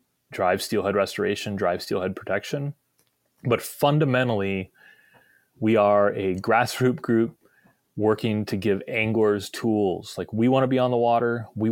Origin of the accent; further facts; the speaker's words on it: Midwest, United States; I actually got my start in the Great Lakes, because I'm from the Midwest originally.